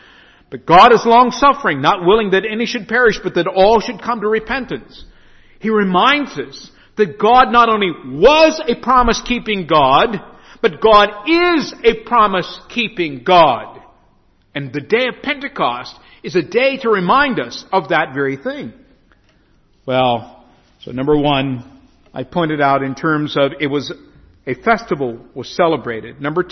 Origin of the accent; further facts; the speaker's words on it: United States; accent: American; so I've had to learn that my American accent in pronouncing English, I have to spread those things out.